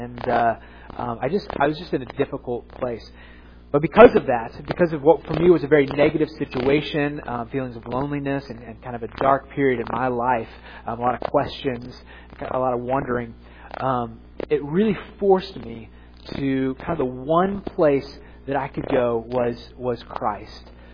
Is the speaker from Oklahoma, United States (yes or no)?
no; Edwardsville, Illinois, United States; also born or lived in Boston; I grew up in Edwardsville, Illinois, right across the river, so I've been in the St. Louis area most of my life, but I lived for a year out in Boston